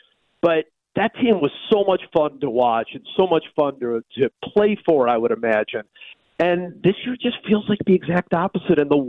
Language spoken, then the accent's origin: English; Cleveland, Ohio, United States; I mean, growing up in Cleveland, I was football was everything to me.